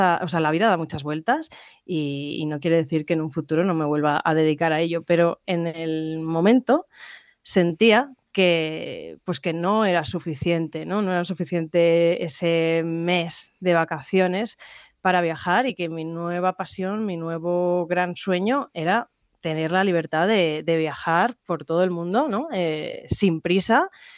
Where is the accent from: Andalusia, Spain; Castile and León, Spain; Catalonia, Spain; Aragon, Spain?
Castile and León, Spain; Aguilar de Campoo; aunque soy de una zona de montaña, que soy de aquí de Aguilar de Campoo